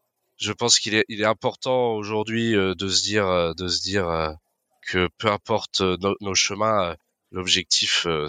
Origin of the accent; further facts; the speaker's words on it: Brittany, France; je suis breton à la base.